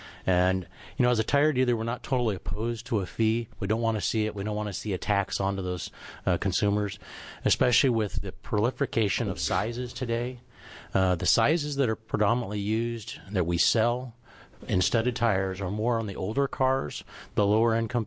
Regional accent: Newport, Oregon, United States; I'm from Newport, Oregon. My family owns two tire stores in Newport and Toledo.

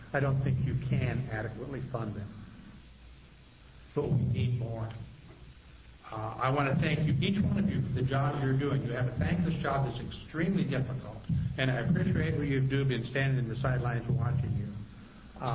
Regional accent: Eugene, Oregon, United States; I'm from Eugene.

